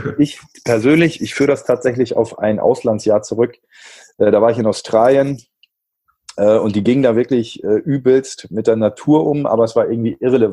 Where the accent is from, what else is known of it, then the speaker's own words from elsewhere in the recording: Flensburg, Schleswig-Holstein, Germany; also ich komme aus Flensburg